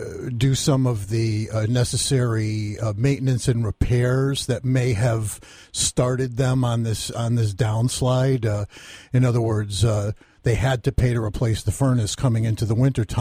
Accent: Waterbury, Connecticut, United States; So here in Connecticut, we're talking cities with the highest number of foreclosures being Bridgeport, my hometown of Waterbury, Meriden, East Hartford, and Stamford.

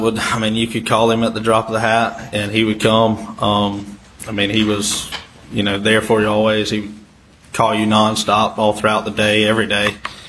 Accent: South Carolina, United States; I grew up in Hampton County. Grew up around Paul and Maggie. I went to school at Wade Hampton.

